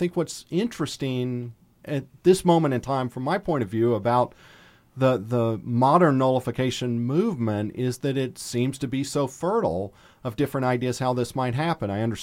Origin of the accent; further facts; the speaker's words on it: Virginia, United States; there have been some motions in my home state of Virginia to do this in the General Assembly